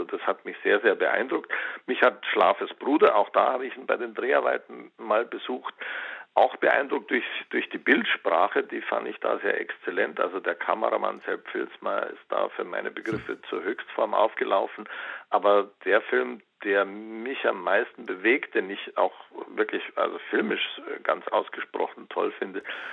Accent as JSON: {"language": "German", "region": "Bavaria", "country": "Germany", "tie": "born or raised there", "said": "ich bin in Oberbayern aufgewachsen"}